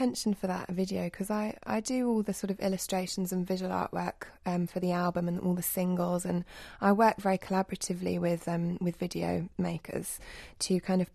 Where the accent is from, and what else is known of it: England, United Kingdom; born or raised there; also born or lived in Pakistan